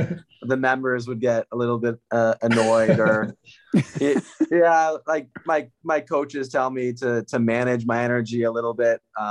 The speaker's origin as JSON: {"language": "English", "country": "Canada", "lives_now": "United States", "said": "I'm Canadian. I've been living in Florida, so I've gotten soft."}